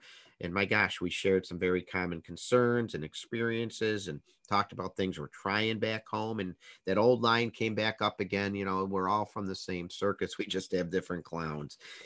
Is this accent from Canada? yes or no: no; New York, United States; the Pinsky Law Conference, which is here in my home state of New York.